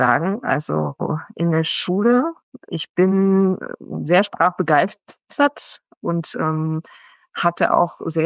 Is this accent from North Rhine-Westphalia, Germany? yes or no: yes; North Rhine-Westphalia, Germany; moved away as an adult; now in Berlin, Germany; dass ich quasi zum Studium weg bin aus Ostwestfalen und nach Berlin gegangen bin.